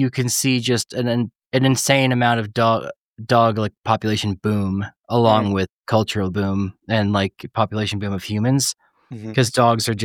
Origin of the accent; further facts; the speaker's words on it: New York City, New York, United States; like I grew up in New York City, so it's like Long Island, but it's like there's no stray dogs running around, really.